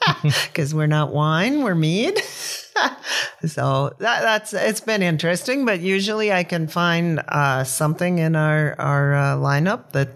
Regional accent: North Dakota, United States; Both my husband and I grew up in North Dakota. We have, I guess we both maybe had thoughts of moving away from North Dakota, but we never have.

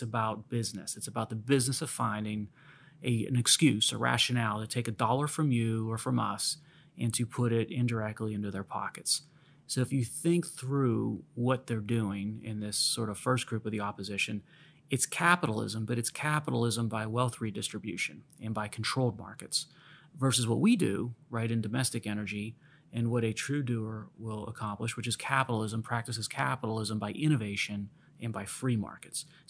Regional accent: Pennsylvania, United States; Pennsylvania, my home state, no different there.

